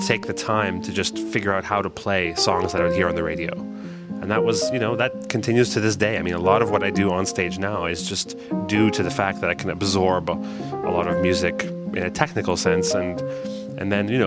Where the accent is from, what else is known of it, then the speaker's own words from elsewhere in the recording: Canada; And you know, I grew up in Canada, so I know how to speak French.